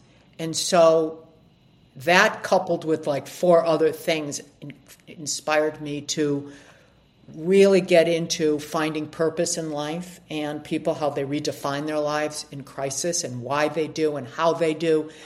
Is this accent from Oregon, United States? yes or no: no; Cleveland, Ohio, United States; also born or lived in New York, United States; I grew up in Ohio in a suburb in Cleveland.